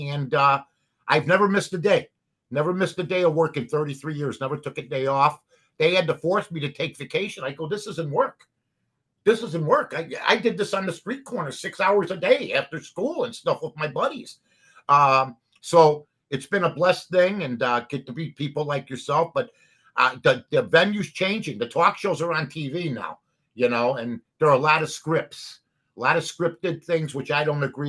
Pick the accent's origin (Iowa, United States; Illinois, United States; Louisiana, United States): Illinois, United States; Chicago; but I grew up in Chicago. I grew up on the north side.